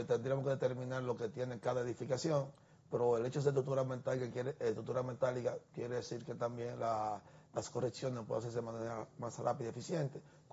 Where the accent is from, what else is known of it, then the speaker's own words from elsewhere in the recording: San Francisco de Macorís, Duarte, Dominican Republic; Si tú vas al nordeste, que es donde yo soy, soy de San Francisco, hay una oficina.